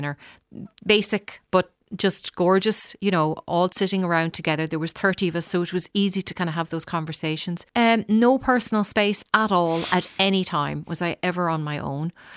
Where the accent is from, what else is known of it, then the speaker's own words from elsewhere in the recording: Dundalk, Leinster, Ireland; Leopold's from Dundalk, my hometown.